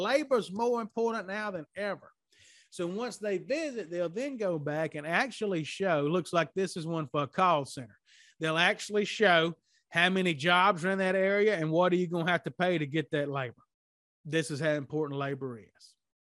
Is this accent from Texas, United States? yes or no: no; Mississippi, United States; I'm from Mississippi. So the biggest city we have is Jackson.